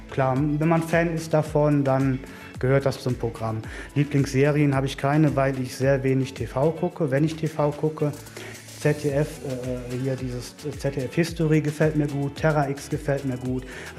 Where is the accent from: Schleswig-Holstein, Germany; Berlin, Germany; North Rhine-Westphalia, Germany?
North Rhine-Westphalia, Germany; Wermelskirchen; ich bin in Wermelskirchen aufgewachsen. Ich kann gar nicht sagen, was ich da am meisten liebe. Also ich denke, es ist das Ländliche.